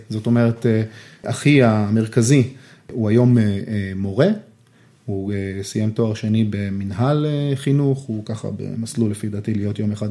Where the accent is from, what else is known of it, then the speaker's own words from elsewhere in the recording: Yehud, Central District, Israel; בעצם מגיל אפס, גדלתי ביהוד. תיכון מקיף יהוד, זה היה התיכון של אמא שלי